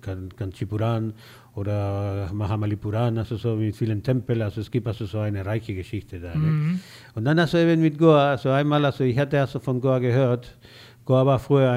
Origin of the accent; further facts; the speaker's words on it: Granada, Andalusia, Spain; German is a second language; now in Germany; ich bin aus Granada, ja.